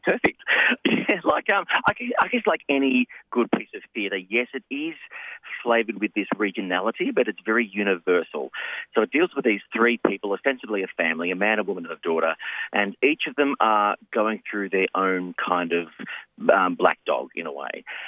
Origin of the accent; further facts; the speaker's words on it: Victoria, Australia; I grew up in the country. I grew up in Gippsland. And I live back out in the country now, out the other way, in Daleford way.